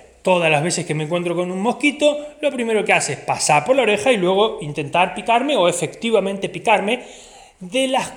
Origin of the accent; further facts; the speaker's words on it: Necochea, Buenos Aires Province, Argentina; Yo recuerdo aquellas noches casi en vela en Necochea, Argentina, la ciudad de donde soy